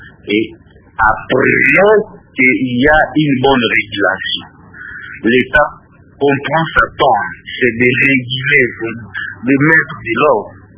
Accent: Équateur, DR Congo; Vous savez que même chez moi, à l'Équateur, il y a du pétrole qu'on n'a pas exploité.

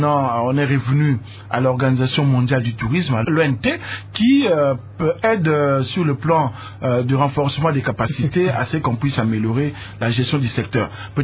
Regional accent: Germany; chez nous, en Allemagne

